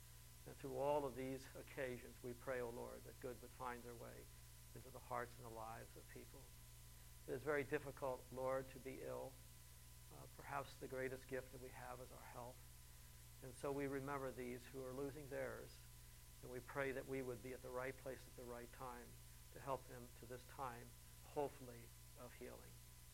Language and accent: English; Ohio, United States; we grew up with Larry in Walnut Hills